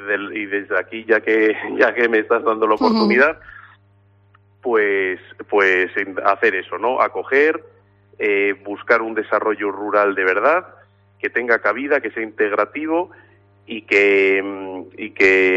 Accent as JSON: {"language": "Spanish", "town": "Madrid", "region": "Community of Madrid", "country": "Spain", "said": "nosotros que somos de Madrid y habitualmente trabajamos en municipios de mucha más población"}